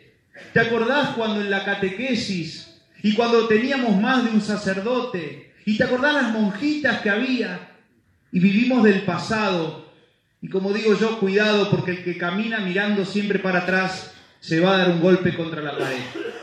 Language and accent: Spanish; Argentina; somos argentinos desesperanzados, tristones, de brazos caídos. Y también como cristianos